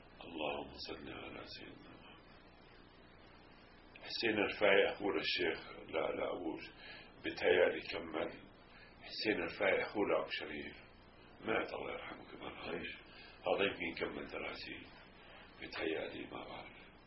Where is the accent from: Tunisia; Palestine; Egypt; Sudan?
Palestine; moved away; في جنب الجامع لما اجينا نطلع من فلسطين احنا في بير بالصخر